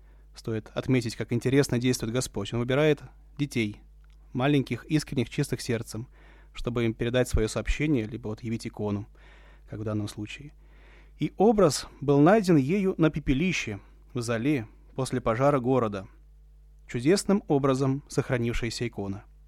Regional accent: Saint Petersburg, Russia; которую мы здесь, петербуржцы, можем, перед которой можем молиться в Царском селе

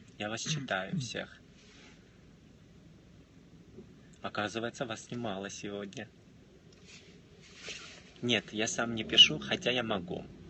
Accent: Georgia; Нет, я не русский, я грузин.

